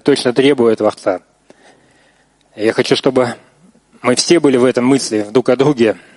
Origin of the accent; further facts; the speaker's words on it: Novosibirsk, Novosibirsk Oblast, Russia; Я из Новосибирска.